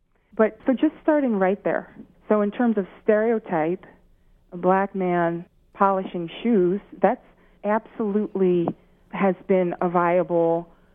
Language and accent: English; Connecticut, United States; ancestrally, And in terms of my lineage, absolutely, there's the southern United States. But I was growing up in Connecticut